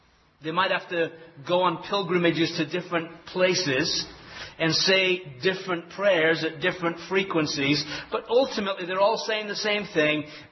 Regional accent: England, United Kingdom; and I'm an Englishman, so if anybody in this room should understand the English language, I should.

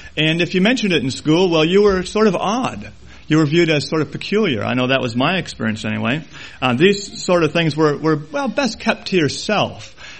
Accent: Milwaukee, Wisconsin, United States; When I think back to growing up in Milwaukee here, going to high school in the 70s

